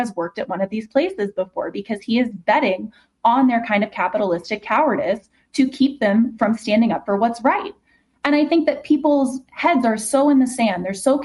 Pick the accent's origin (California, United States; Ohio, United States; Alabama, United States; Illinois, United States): Ohio, United States; I grew up in Ohio. I went to Ohio State and then I went to Harvard Law School.